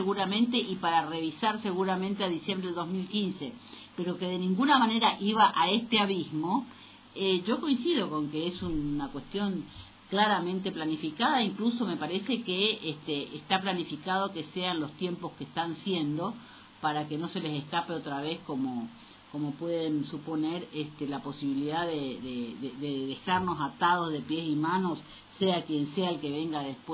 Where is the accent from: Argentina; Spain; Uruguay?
Argentina; cuéntenme a mí, como argentina común, que no estoy demasiado informada